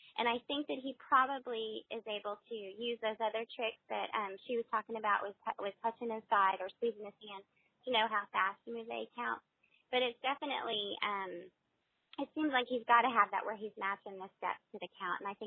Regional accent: Texas, United States; And as a Texan, of course, I can't help but be proud of my Cowboys and Emmitt Smith opening the door.

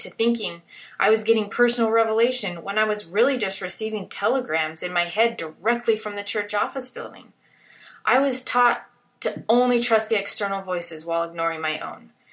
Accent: Salt Lake City, Utah, United States; I grew up in Salt Lake. I went to the same high school that my parents went to.

